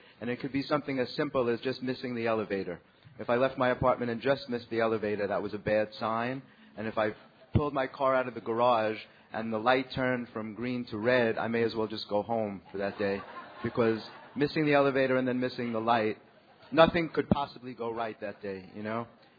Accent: New York City, New York, United States; I'm a grateful recovering addict and alcoholic. Hi, thank you. I'm visiting from New York City.

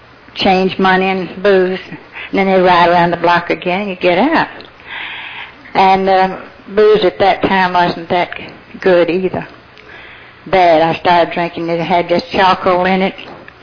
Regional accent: Atlanta, Georgia, United States; I was raised in the Methodist Church, Grace Methodist, right in Atlanta.

